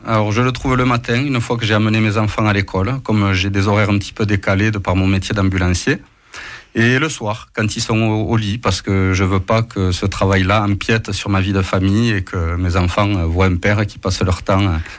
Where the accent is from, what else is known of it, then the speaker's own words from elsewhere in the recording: Toulouse, Occitanie, France; born there; je suis natif de Toulouse, donc je suis marié à une carcassonnaise aussi.